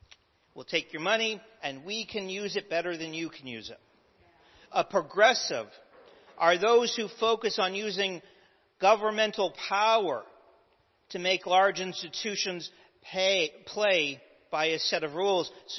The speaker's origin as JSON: {"language": "English", "country": "Canada", "tie": "born or raised there", "said": "Growing up in Canada, going back to my youth again."}